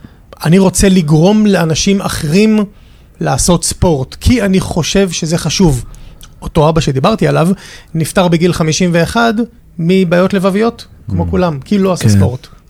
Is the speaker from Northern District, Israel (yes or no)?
yes; Nahariya, Northern District, Israel; now in Tel Aviv, Israel; ואז הגעתי לנהריה, אני מנהריה במקור, לא הסתדרתי כל כך בנהריה, כי לא, אז בתור ילד היו לי חלומות גדולים. ואז הגעתי לתל אביב